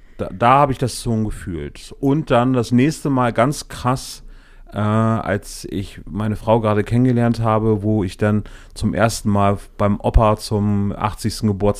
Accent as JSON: {"language": "German", "region": "West Germany", "country": "Germany", "said": "da hat man sich dann schon als Wessi gefühlt, weil es halt einfach auch Westdeutschland war, wo wir herkamen."}